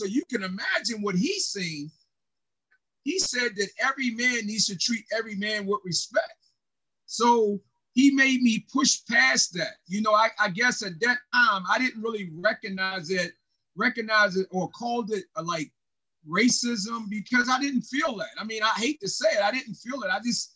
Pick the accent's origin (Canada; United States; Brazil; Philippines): United States; Baltimore, Maryland; Well, I mean, I grew up in the city of Baltimore.